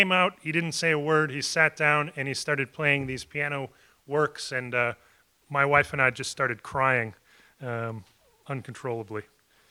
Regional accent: Plymouth, Massachusetts, United States; I'm from Plymouth, Massachusetts, and I'm currently a finalist to be the Poet Laureate of Plymouth, Massachusetts.

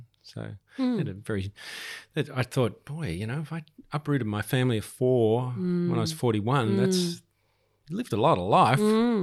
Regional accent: Dublin, Leinster, Ireland; born there; Well, I was born in Dublin in Ireland.

